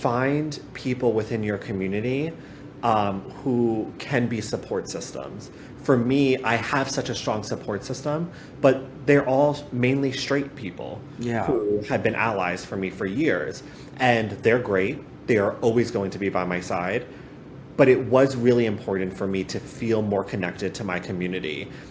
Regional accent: New York, United States; I'm New York born and raised.

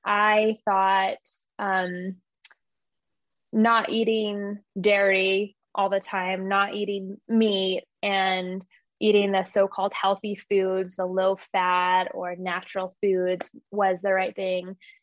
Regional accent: Albuquerque, New Mexico, United States; So I'm from Albuquerque, New Mexico.

